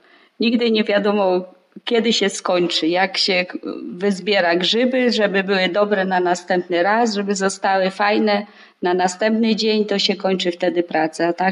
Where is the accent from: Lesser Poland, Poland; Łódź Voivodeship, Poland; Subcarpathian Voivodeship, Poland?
Subcarpathian Voivodeship, Poland; now in Ireland; Mieszkam tu w Irlandii już 12 lat. Pochodzę właśnie z diecezji rzeszowskiej.